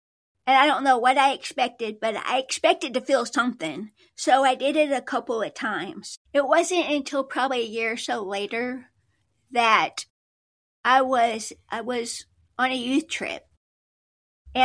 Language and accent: English; Illinois, United States; now in Arkansas, United States; But I'm not a native to Arkansas, where we are located. I grew up in Illinois.